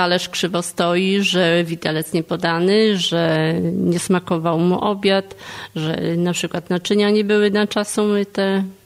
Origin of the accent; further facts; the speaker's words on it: Oława, Lower Silesian Voivodeship, Poland; zebrała mnie do oławy mojego rodzinnego miasta. Już jestem tutaj już 8 rok